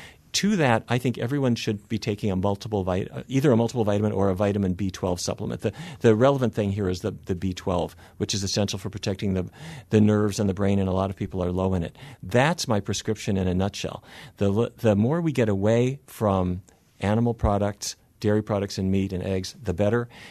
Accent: Fargo, North Dakota, United States; But I grew up in Fargo, and I have to say I spent the first half of my life eating all the wrong things

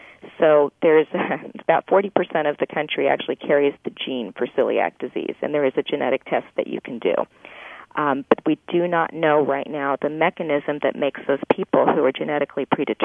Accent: Los Angeles, California, United States; And we're from Los Angeles, so he saw allergists, and he saw ENTs, and he saw his primary care physician, his pediatrician

